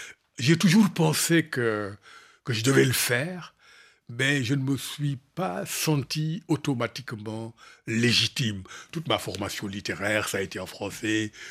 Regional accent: Dakar, Senegal; born there; Et puis, je suis né à la Médina, quoi, au cœur de la ville.

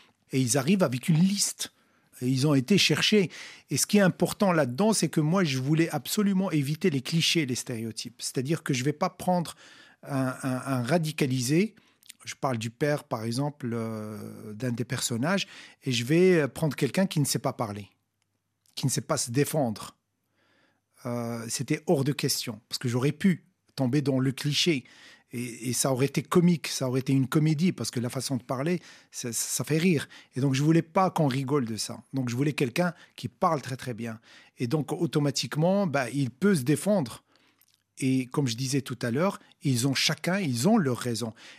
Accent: Morocco; Voilà, je suis né, j'ai grandi au Maroc, donc j'ai fait mes études là-bas, je l'ai étudié en arabe.

